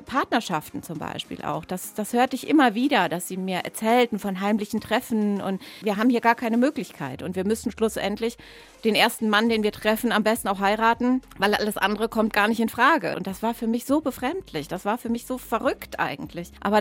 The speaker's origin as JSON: {"language": "German", "country": "Iran", "said": "Dass ich heute sehr stolz bin, Iranerin zu sein."}